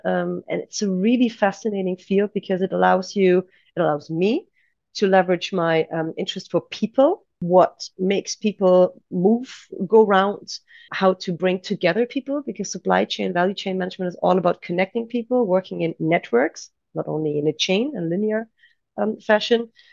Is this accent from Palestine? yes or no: no; Aachen, North Rhine-Westphalia, Germany; also born or lived in Istanbul, Turkey / United States / Netherlands; I was born and raised in Aachen, which is kind of my home base.